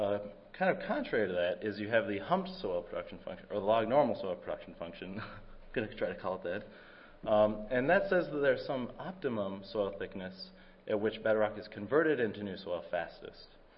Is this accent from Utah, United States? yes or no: yes; Utah, United States; now in Oregon, United States; I'm from Utah, and I'm in Oregon